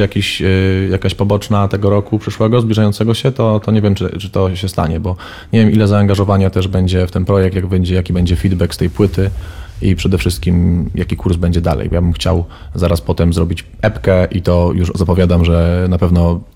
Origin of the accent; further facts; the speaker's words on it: Silesian Voivodeship, Poland; also born or lived in Warsaw; Teraz mieszkam na Śląsku, więc... Jestem ze Śląska, mieszkałem w Warszawie.